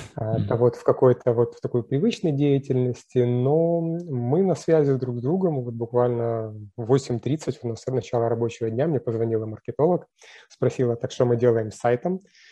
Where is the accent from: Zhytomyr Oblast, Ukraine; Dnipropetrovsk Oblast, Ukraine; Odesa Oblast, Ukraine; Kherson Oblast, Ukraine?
Odesa Oblast, Ukraine; Odesa; я одессит, я украинец.